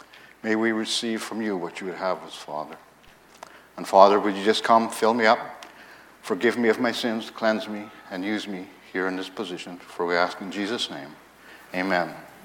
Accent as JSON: {"language": "English", "town": "Dryden", "region": "Ontario", "country": "Canada", "tie": "born or raised there", "also_born_or_lived": "Red Lake", "moved": "as an adult", "lives_now": "Toronto, Canada", "said": "I was born in Red Lake, Ontario, and then later moved to Dryden, which are both in northwestern Ontario, where I grew up."}